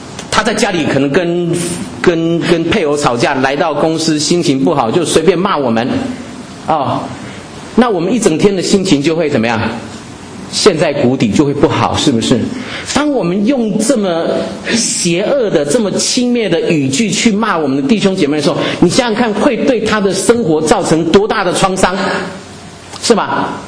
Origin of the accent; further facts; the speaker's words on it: Taiwan; 我是个湖南人，虽然是在台湾出生长大，而且是个不吃辣的湖南人